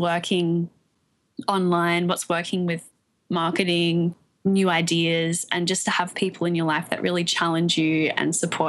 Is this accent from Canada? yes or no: no; Australia; moved away as an adult; now in New York City, United States; ended up moving from my home country of Australia to New York City to work in banking